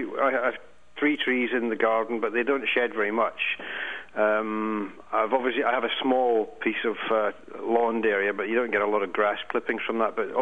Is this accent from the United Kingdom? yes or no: yes; United Kingdom; moved away; Yeah, I'm British. I'm an expat. I work over here and have been here for just about 5 years now, yes.